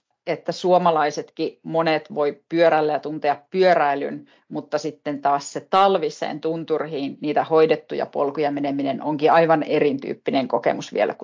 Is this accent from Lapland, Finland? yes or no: yes; Pello, Lapland, Finland; olen naapuripitäjästä kotoisin Pellosta